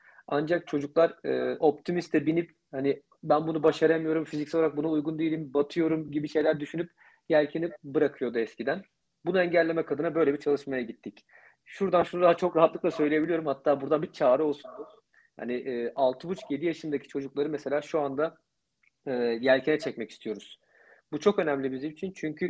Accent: Foça, İzmir, Turkey; biz Foça'da doğup büyüdük

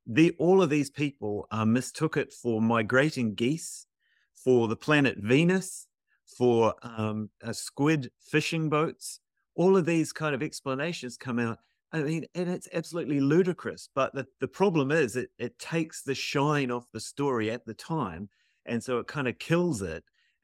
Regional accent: New Zealand; I'm from New Zealand.

